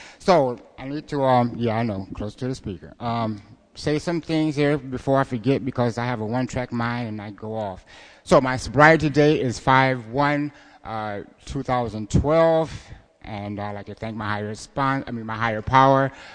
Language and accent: English; Omaha, Nebraska, United States; born there; So I was born in Omaha, Nebraska. My parents abandoned me. My grandmother came and got me from Omaha, Nebraska. Raised me.